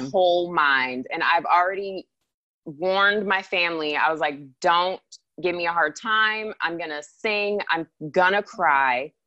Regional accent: Anchorage, Alaska, United States; Anchorage is beautiful, and I, you know, that's my hometown, and I still have family there, and that's great. And but it's like a nice place to visit now.

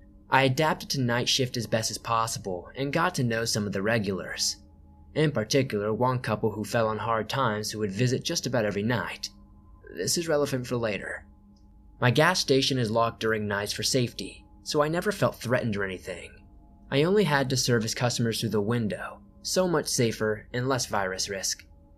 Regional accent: Florida, United States; also born or lived in North Carolina; I moved back to my hometown of South Florida a few months back from North Carolina.

